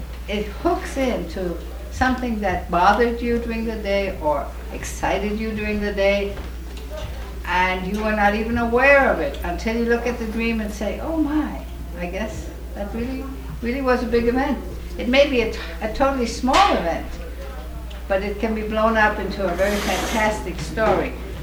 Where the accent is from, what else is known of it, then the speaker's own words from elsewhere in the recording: Minneapolis, Minnesota, United States; from Minneapolis, and I'll be here for 3 weeks